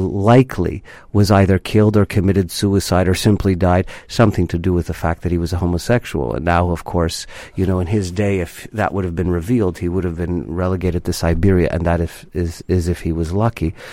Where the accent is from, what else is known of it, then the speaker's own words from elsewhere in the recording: Canada; I mean, being a Canadian, but I'm a short, fat Jewish boy who's presenting at 6'4".